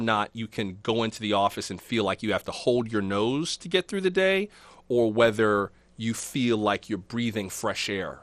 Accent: Florida, United States; I love Georgia. I'm from Florida.

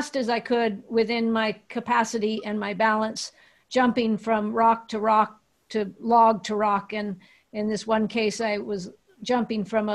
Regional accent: California, United States; I grew up in the in the High Sierra Mountains, in the wild.

